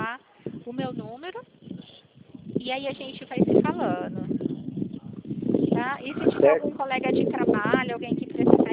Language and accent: Portuguese; São Paulo, Brazil; Eu sou do estado de São Paulo. Fico na cidade de Pirassununga.